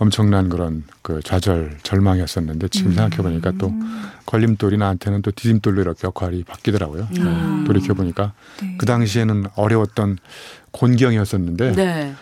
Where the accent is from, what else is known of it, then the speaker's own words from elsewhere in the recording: Eumseong, North Chungcheong, South Korea; 저도 어렸을 때는 중학교 때까지 제 고향이 충북 음성이거든요.